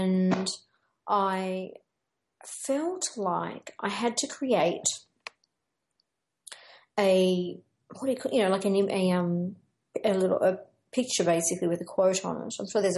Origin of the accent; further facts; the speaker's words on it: Wollongong, New South Wales, Australia; which is on the 16th of October here in Wollongong, which is my hometown.